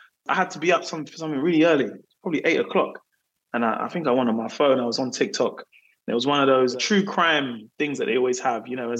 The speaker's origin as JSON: {"language": "English", "region": "London", "country": "United Kingdom", "said": "when people say where you're from, you have to say, you can't just say London, you say I'm from South London to differentiate."}